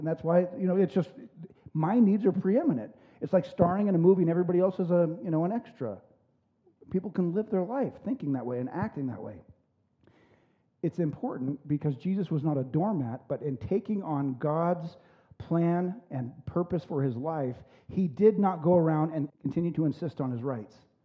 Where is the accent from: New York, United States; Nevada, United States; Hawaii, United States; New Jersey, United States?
Nevada, United States; Reno; born and raised in Reno, Nevada, lived here.